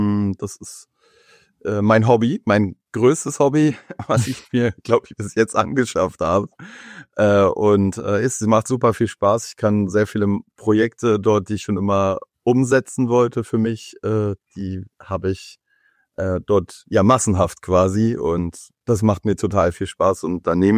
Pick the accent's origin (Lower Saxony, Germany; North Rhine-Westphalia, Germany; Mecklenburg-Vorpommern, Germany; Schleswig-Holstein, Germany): Schleswig-Holstein, Germany; Husum; now in Berlin, Germany; und bin hier in Berlin seit 2000. Ich komme eigentlich ursprünglich von der Nordseeküste aus dem schönen Husum.